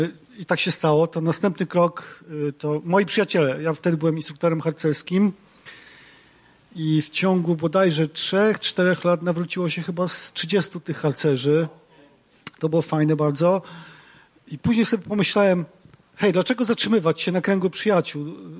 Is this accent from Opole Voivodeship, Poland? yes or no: yes; Wołczyn, Opole Voivodeship, Poland; Ja pochodzę z Wołczyna. Wychowałem się w środowisku katolickim